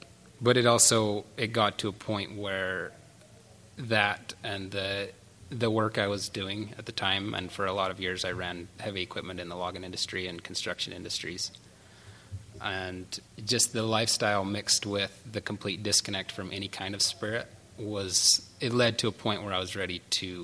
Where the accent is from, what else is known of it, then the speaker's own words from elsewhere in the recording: British Columbia, Canada; I grew up in British Columbia, Canada, my mom was born in Hilldale, Utah